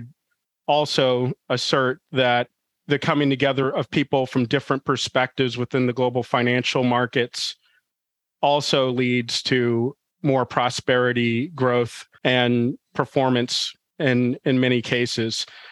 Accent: Washington, District of Columbia, United States; And I grew up in Washington, D.C., nation's capital.

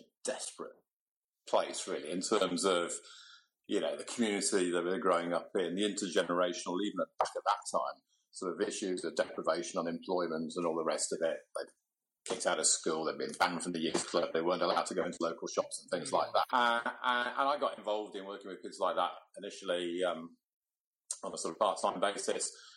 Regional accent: Wolverhampton, West Midlands, United Kingdom; And then I fell into working with young offenders completely by accident in my hometown. This was in the mid-70s in Wolverhampton.

